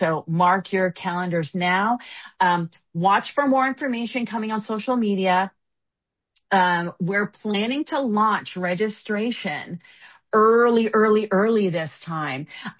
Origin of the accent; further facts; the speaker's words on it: San Diego, California, United States; I'll just say that because my hometown's San Diego